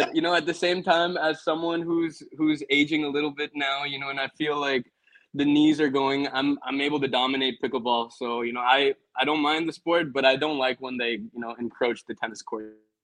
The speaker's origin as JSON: {"language": "English", "region": "California", "country": "United States", "said": "And you know, I'm from the Bay Area, so always following the Warrior stuff. I'm in San Jose right now, but."}